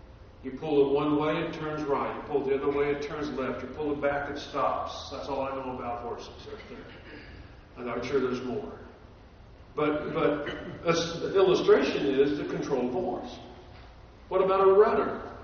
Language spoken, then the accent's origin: English; California, United States; I was raised in Southern California. It's basically, Southern California is basically just an extended desert.